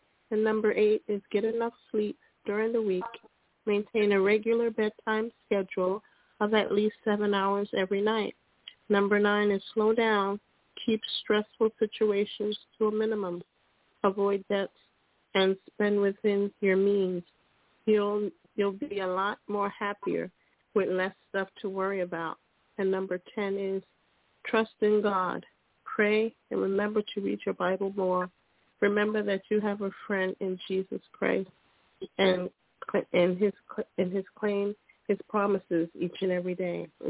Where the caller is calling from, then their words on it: Pennsylvania, United States; I'm calling from Pennsylvania.